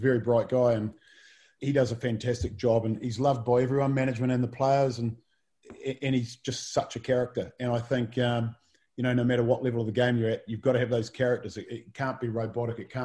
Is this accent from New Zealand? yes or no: yes; New Zealand; as a New Zealander